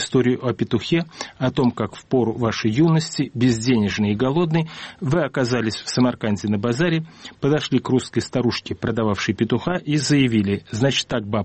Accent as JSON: {"language": "Russian", "town": "Baku", "country": "Azerbaijan", "said": "Но я, тогда бакинец, и еще несколько москвичей были допущены в их круг"}